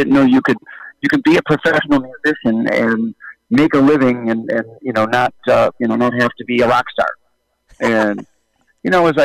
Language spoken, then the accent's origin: English; Detroit, Michigan, United States; I've been playing gigs around my hometown of Detroit.